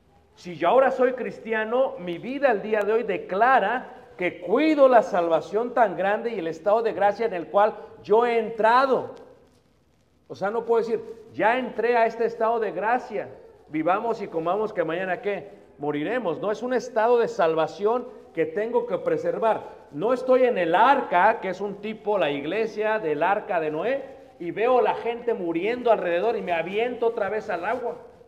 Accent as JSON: {"language": "Spanish", "region": "Mexico City", "country": "Mexico", "tie": "born or raised there", "said": "Viví en Ciudad de México, crecí en Ciudad de México, crecí escuchando"}